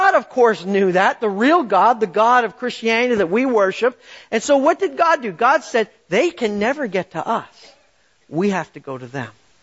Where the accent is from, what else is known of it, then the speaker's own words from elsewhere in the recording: Canada; Z because I'm Canadian, all right?